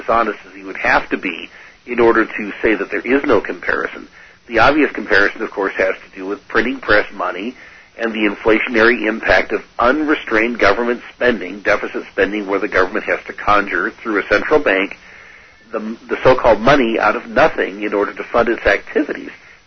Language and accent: English; Idaho, United States; Butch Otter, the governor of my home state of Idaho, made some noises to that effect